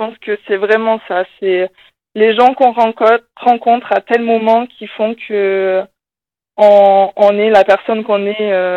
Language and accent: French; Southwest France, France; accent: southwestern; Moi, je suis originaire du sud-ouest, c'est pour ça que j'ai un petit accent qui chante, qui revient de temps en temps.